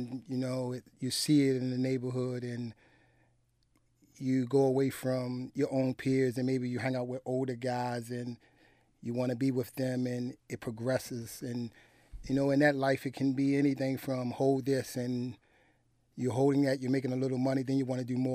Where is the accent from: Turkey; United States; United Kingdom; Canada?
United States; Baltimore, Maryland; In East Baltimore, the old Lafayette Projects, high rises.